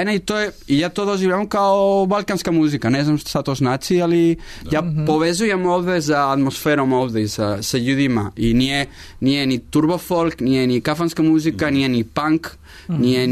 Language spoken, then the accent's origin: Serbian; Galicia, Spain; Serbian is a second language; ja sam iz Galicije i ljudi u Galiciji su dosta melanholični